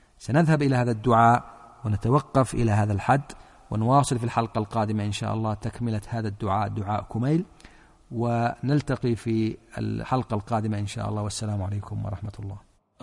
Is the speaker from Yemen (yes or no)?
yes; Yemen; ولم آتيك بصفتي مثلا يمني